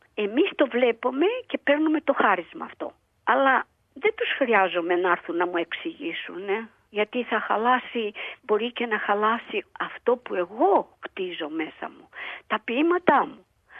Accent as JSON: {"language": "Greek", "country": "Greece", "tie": "born or raised there", "lives_now": "Australia", "said": "Έζησα στην Αυστραλία, αλλά μεγάλωσα στην Ελλάδα."}